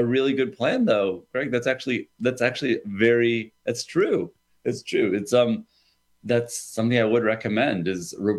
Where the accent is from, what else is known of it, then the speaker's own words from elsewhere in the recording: Ohio, United States; I'm from Ohio, so I'm rooting against Michigan as much as I'm rooting for Alabama.